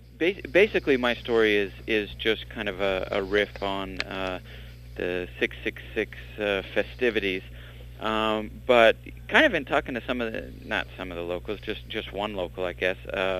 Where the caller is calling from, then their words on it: Salt Lake City, Utah, United States; Salt Lake City.